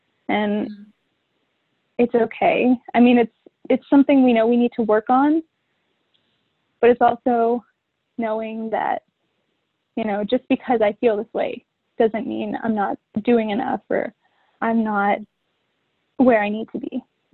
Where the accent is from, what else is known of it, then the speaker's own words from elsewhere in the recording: Texas, United States; But I'm from Texas. I'm from Texas.